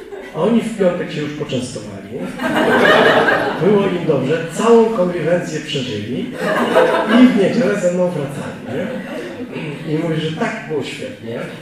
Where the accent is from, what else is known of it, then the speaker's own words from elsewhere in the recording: Gdańsk, Pomeranian Voivodeship, Poland; tu jestem u brata, że w ogóle jestem z Gdańska